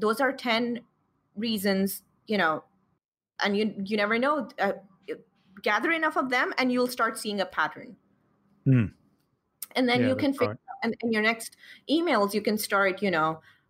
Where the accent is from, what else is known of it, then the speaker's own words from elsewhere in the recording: Pakistan; I am a Pakistani Muslim hijabi freelance copywriter.